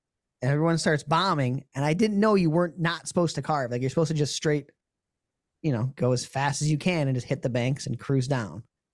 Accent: Michigan, United States; I'm coming from Michigan, didn't even know what that was.

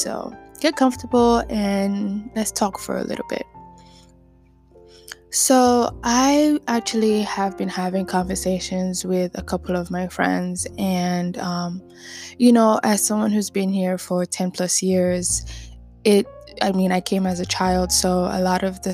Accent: Nigeria; accent: Nigerian; English is a second language; moved away; I was so scared, you know, me and my Nigerian accent, you know, the only accent that we know is a British accent

